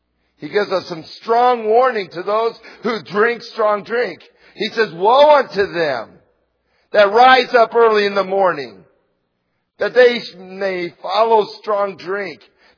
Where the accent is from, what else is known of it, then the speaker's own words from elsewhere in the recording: Missouri, United States; I'm from Missouri. Missouri is what? The show me state.